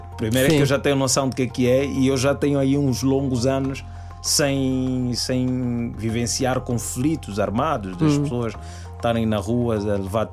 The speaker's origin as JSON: {"language": "Portuguese", "region": "Luanda", "country": "Angola", "tie": "born or raised there", "said": "é, sim, eu nasci em Luanda, cresci em Luanda, fiz toda a minha vida em Luanda."}